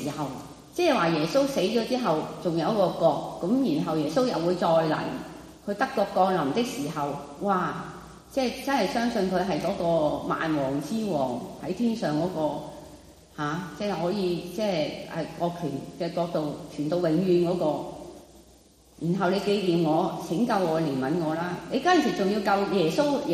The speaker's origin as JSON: {"language": "Chinese", "country": "China", "said": "我们中国人都会说人死如灯灭"}